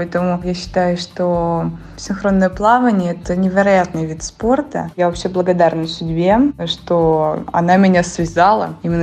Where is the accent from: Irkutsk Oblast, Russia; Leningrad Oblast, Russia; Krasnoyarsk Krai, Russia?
Leningrad Oblast, Russia; born there; горжусь тем, что я родилась в Ленинградской области.